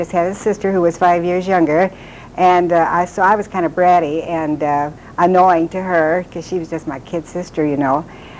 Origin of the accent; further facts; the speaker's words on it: Grayville, Illinois, United States; born there; And I was born in Grayville, Illinois.